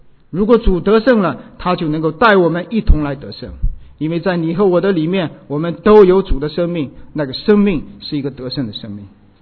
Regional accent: Anhui, China; 那我是在山边上长大的孩子。我家是在我们家离那个黄山呢是开车大概半个小时的时间，你就可以到那个山脚下

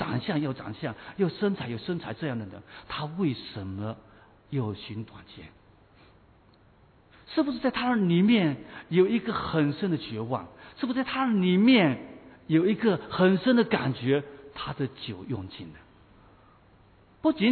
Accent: China; 我们中国人常常讲好死不如赖活的，对不对？

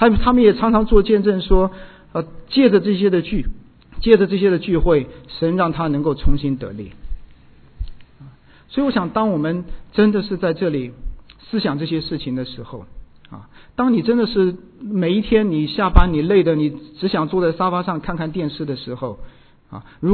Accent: Anhui, China; 那我是在山边上长大的孩子。我家是在我们家离那个黄山呢是开车大概半个小时的时间，你就可以到那个山脚下

